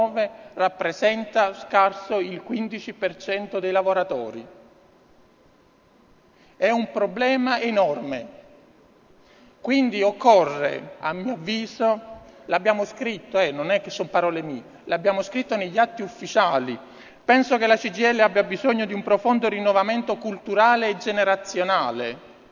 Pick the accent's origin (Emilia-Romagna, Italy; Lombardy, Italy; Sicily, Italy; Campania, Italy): Campania, Italy; Naples; now in Novara, Italy; sono napoletano e me ne vanto.